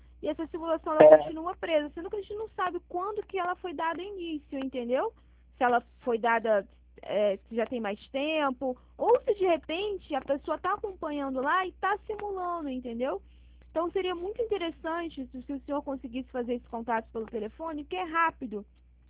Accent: Rio de Janeiro, Brazil; eu sou de Bangu

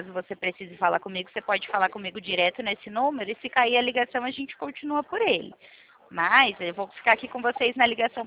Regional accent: Limeira, São Paulo, Brazil; Eu sou do interior de São Paulo. Eu fico aqui na central do interior de São Paulo, de Limeira, na cidade de Limeira.

